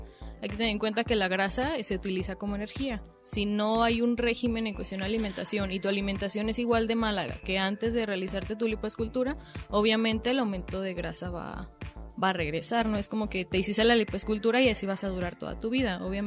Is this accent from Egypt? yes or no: no; Mexico; nuestra dieta como mexicanos